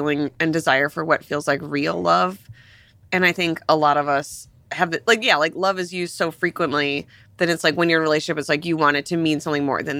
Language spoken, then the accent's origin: English; Ohio, United States; And again, I'm from Ohio, so this doesn't shock me in any way.